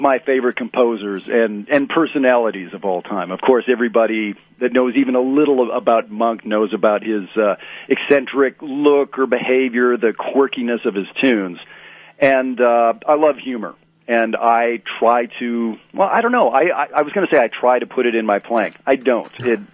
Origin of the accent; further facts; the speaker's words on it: Canada; So I'm originally from Canada